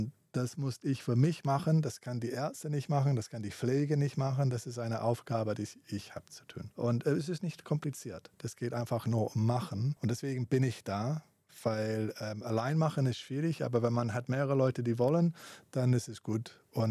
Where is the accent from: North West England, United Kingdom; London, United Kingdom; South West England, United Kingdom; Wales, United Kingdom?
South West England, United Kingdom; German is a second language; Ich komme aus Südwestengland und in Südwestengland, in Cornwall, alle Wellen reiten.